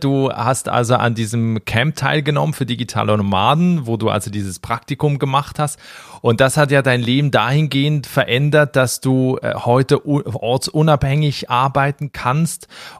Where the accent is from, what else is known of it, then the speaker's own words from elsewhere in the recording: Switzerland; Also weil ich komme aus der Schweiz